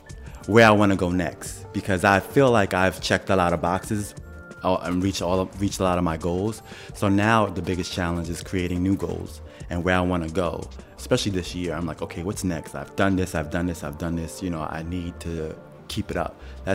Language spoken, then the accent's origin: English; New York, United States; moved away as an adult; I'm from New York. I moved out here. I got a job at a salon.